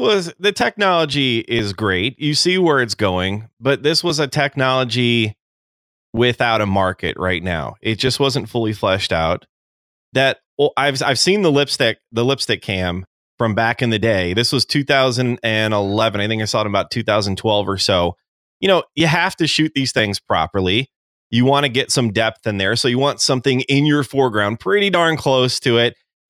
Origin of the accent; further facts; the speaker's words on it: Chicago, Illinois, United States; also born or lived in Arizona; I've lived in Pennsylvania. Originally from Chicago, Illinois. Was down in Arizona for 24 years. So my accent is all over the darn place.